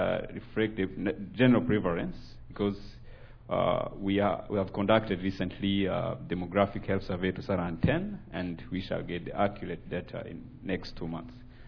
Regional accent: Rwanda; I come from the Republic of Rwanda. This is the Central Africa.

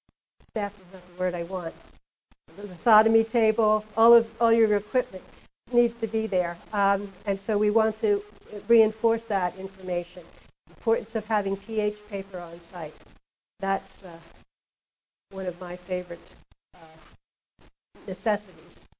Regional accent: Baltimore, Maryland, United States; I'm from Baltimore, by the way.

